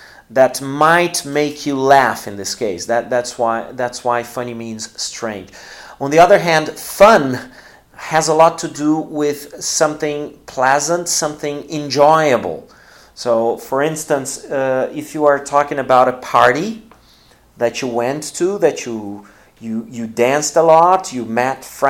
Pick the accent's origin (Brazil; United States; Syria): Brazil; English is a second language; the first place is Brazil, but Brazil because I'm from Brazil, and then I have lots of students and maybe more people know me here in Brazil.